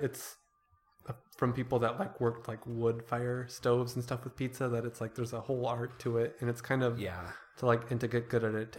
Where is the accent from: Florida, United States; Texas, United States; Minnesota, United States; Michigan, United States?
Michigan, United States; Wyoming; Yeah, they used to have one in Studio 28. I grew up in Wyoming.